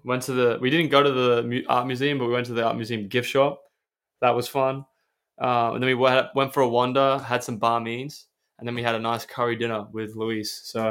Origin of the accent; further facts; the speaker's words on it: Australia; now in Eugene, United States; I said, "Oh, I'm from Australia."